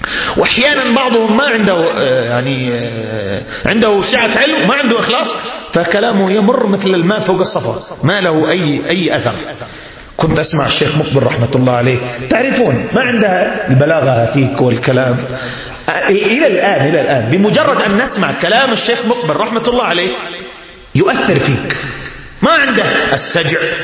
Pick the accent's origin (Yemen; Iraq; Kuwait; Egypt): Yemen; هنا في بلادنا اليمن